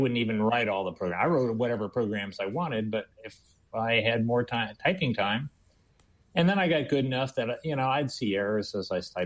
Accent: Indiana, United States; I grew up near Chicago, northern Indiana

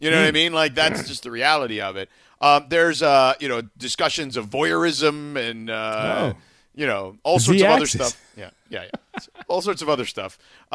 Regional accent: Boston, Massachusetts, United States; I mean, how about Chip Kelly, by the way, saying that we don't have hard accents? I'm from Boston.

